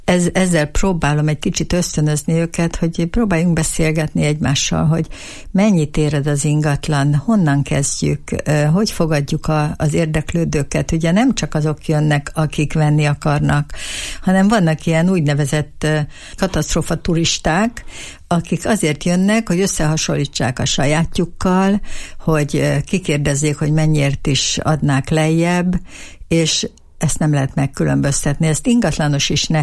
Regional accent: Budapest, Hungary; born there; now in Eger, Hungary; én nagy híve vagyok Egernek, pedig nem itt születtem, hanem Budapesten.

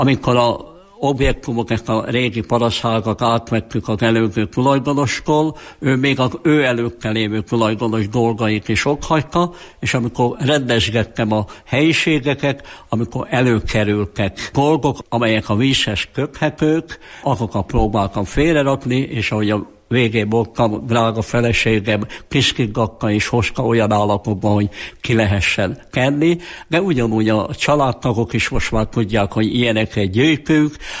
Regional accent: Tolcsva, Borsod-Abaúj-Zemplén, Hungary; born there; én tolcsai születésű vagyok

